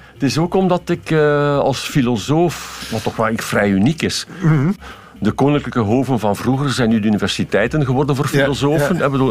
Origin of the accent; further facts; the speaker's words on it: Ghent, East Flanders, Belgium; en ik zeg het nu in mijn thuisstad, in het Gens